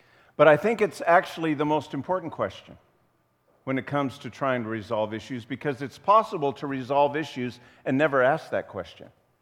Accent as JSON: {"language": "English", "region": "Midwest", "country": "United States", "said": "I think we kind of have that mindset because we're from the Midwest."}